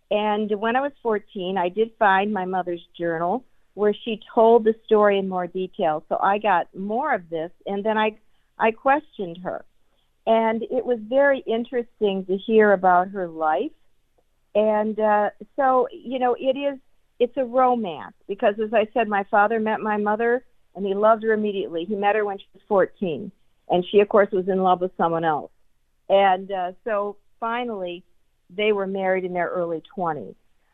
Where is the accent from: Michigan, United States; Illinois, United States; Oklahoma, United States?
Michigan, United States; Detroit; And even though I grew up in Detroit, we would travel every summer back to the Finger Lakes region in upstate New York, to a little town called Auburn on Owasco Lake